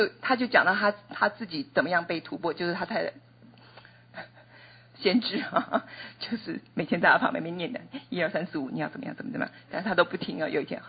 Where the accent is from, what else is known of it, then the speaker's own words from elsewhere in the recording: China; 我们中国人说家丑不外扬